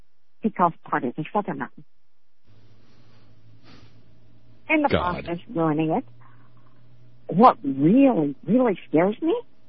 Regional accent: Scotland, United Kingdom; First of all, I'm a Scot, but please don't ask me to eat haggis.

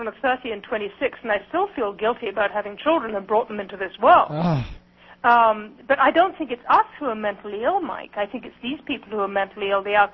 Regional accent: Canada; moved away as an adult; now in United States; I moved to this country because I married an American. I'm a Canadian.

